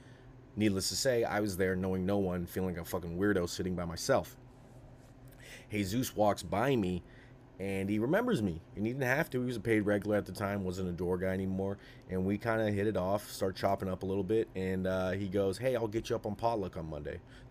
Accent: Sacramento, California, United States; I'm a guy from Sacramento, never had anything.

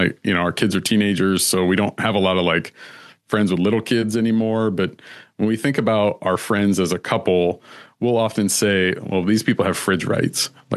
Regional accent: Midwest, United States; I'm from the Midwest and I'm a people pleaser.

